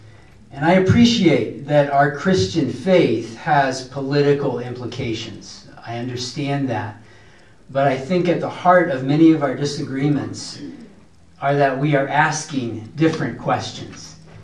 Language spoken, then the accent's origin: English; Goshen, Indiana, United States; I grew up in Goshen, Indiana